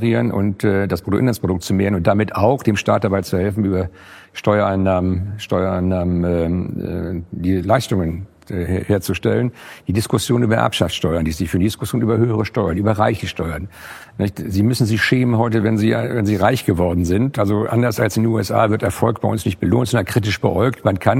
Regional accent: Schleswig-Holstein, Germany; ich komme ja aus Schleswig-Holstein, ich bin so froh

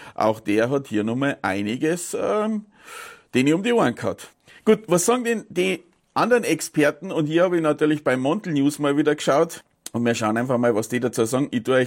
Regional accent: Bavaria, Germany; wie bei uns im Chiemgau vor kurzem der Strom ausgefallen ist

